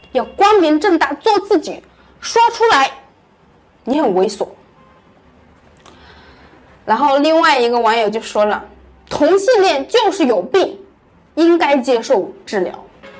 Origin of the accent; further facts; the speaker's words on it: China; 但身为中国人，我很能理解他这么做的原因。